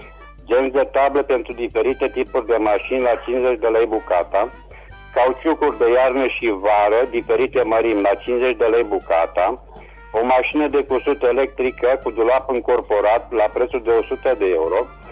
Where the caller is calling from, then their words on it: Reșița, Caraș-Severin, Romania; sunt din Reșița și vreau în primul rând să vă urez la mulți ani.